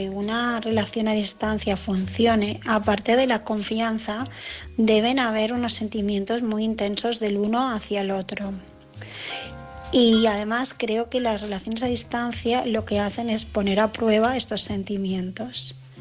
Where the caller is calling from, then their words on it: Barcelona, Catalonia, Spain; de Barcelona